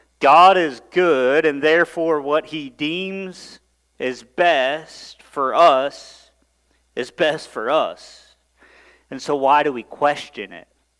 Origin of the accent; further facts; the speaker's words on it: Missouri, United States; I grew up in North Central Missouri in a little farming community.